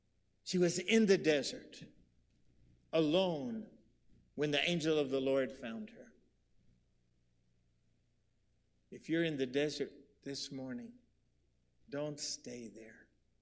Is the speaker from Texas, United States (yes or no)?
yes; Odessa, Texas, United States; I'm from Odessa. Now I know, can anything good come out of Odessa? No. Well, in Odessa, you play football, right? And you work in the oil field.